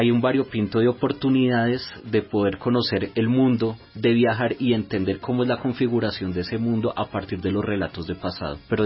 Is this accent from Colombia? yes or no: yes; Colombia; nuestro futuro como sociedad colombiana.